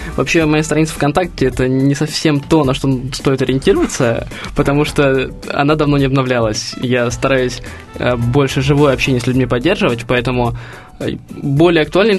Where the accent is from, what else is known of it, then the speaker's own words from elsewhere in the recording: Moscow, Russia; Я коренной москвич.